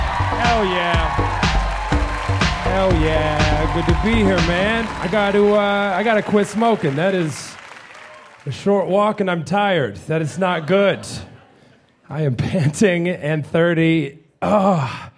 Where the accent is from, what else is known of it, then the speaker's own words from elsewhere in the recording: Missouri, United States; I'm from Missouri, man. I've drank whiskey and shot at squirrels.